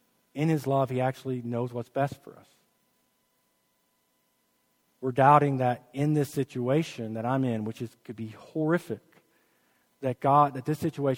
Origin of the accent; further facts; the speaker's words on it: the South, United States; Like, here, I'm from the South, so this might skew me a little bit.